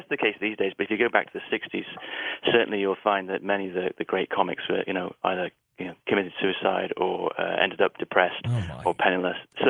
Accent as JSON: {"language": "English", "region": "England", "country": "United Kingdom", "said": "We as you know, being English, we're not that fond of smugness or self-aggrandizing."}